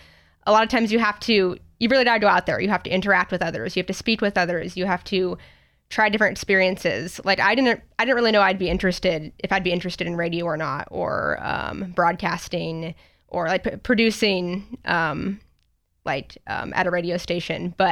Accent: Hillsboro, United States; So I grew up right outside of Hillsboro on kind of a little farm. We have chickens, some ponies, and I am the oldest of six kids.

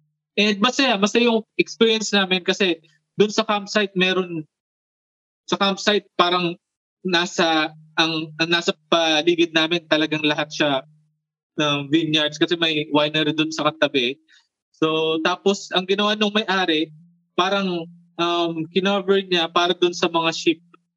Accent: Bicol Region, Philippines; sa local sa doon sa amin sa Bicol

